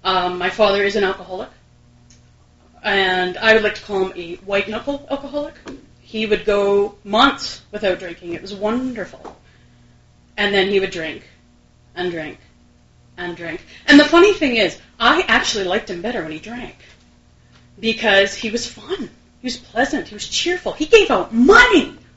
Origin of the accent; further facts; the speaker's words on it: Manitoba, Canada; I am driving down to my hometown, middle of nowhere, Manitoba, and I'm so afraid.